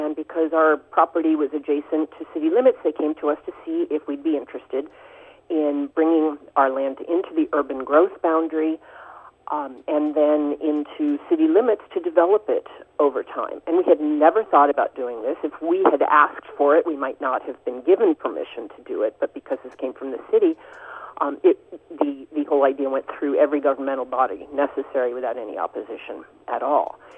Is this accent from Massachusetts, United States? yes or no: yes; Boston, Massachusetts, United States; now in New York, United States; I'm in New York. I'm kind of back home. I came from Boston, where I was used to small villages.